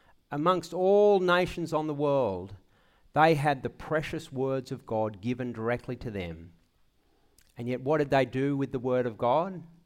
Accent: Australia; growing up in Australia, out west, constantly feeling the pain of life without rain

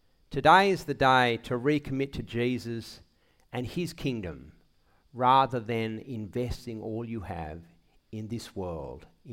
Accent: Australia; growing up in Australia, out west, constantly feeling the pain of life without rain

